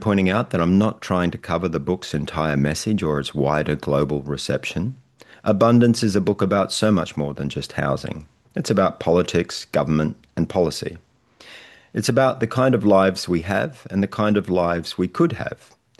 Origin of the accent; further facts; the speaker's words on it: Australia; Ministers in my home country of Australia delivered long speeches on it.